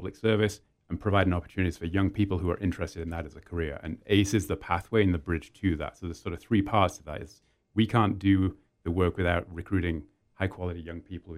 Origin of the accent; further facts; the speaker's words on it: England, United Kingdom; moved away as an adult; now in United States; So I grew up in England, family's from there